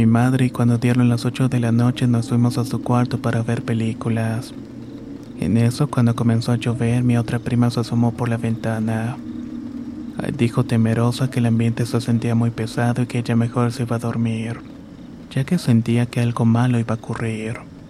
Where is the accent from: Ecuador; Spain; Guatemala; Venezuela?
Guatemala; Soy originario de Guatemala y esto me ocurrió cuando tenía 14 años.